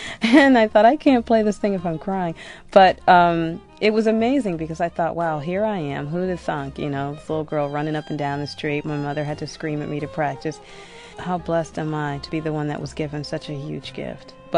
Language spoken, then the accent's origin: English; Detroit, Michigan, United States; in growing up in Detroit, classical music is only a part of what I grew up with.